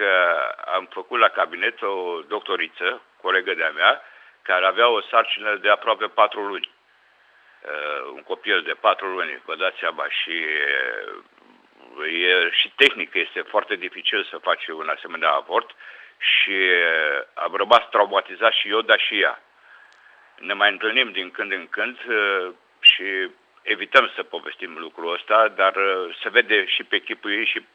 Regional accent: Banat, Romania; eu sunt din Banat de aici

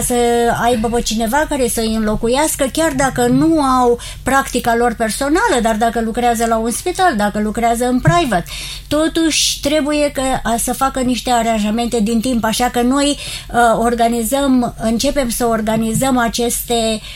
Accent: United States; Romanian is a second language; Noi nu venim din America cu agenda noastră.

